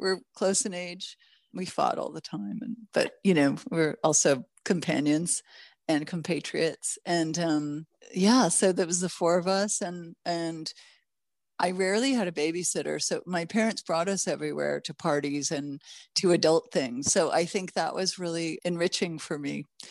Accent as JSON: {"language": "English", "town": "Los Angeles", "region": "California", "country": "United States", "tie": "born or raised there", "also_born_or_lived": "Toronto, Canada / Mexico", "said": "I was born in Toronto, Canada, raised in Los Angeles. Yeah, secret Canadian. And my parents are both from England. They met in Canada, and but we left Canada when I was pretty young, around four, and then I lived in Mexico for a year with them"}